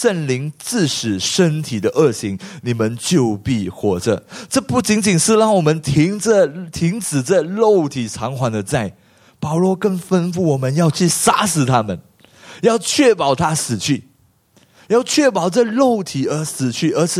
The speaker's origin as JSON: {"language": "Chinese", "country": "Malaysia", "moved": "yes", "lives_now": "Singapore", "said": "当我从马来西亚来到新加坡的时候，"}